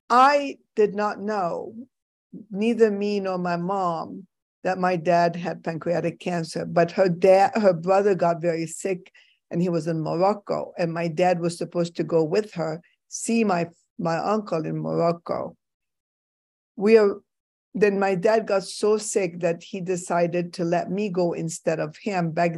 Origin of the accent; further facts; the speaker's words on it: Egypt; English is a second language; I am from Egypt. I'm originally from Egypt.